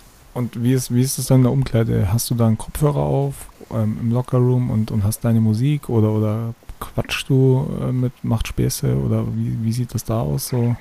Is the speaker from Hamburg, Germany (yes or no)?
yes; Hamburg, Germany; born there; Nichtsdestotrotz hätte ich natürlich auch euch den Sieg gegönnt als gebürtiger Hamburger.